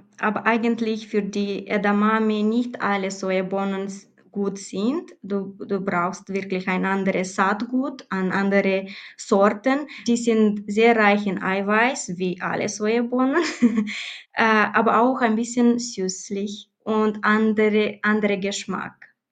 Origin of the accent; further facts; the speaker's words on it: Moldova; German is a second language; also born or lived in Romania; Wir kommen ursprünglich aus Moldawien, aber wir sind auch Rumänerinnen. Ja, wir haben Bürgerschaft, rumänische Bürgerschaft.